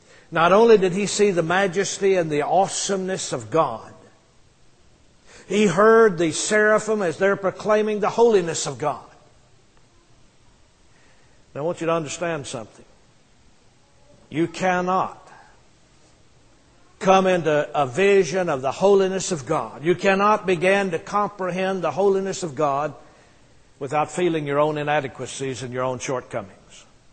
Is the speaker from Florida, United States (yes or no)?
no; Arkansas, United States; I grew up in Arkansas, and I lived there for most of my life.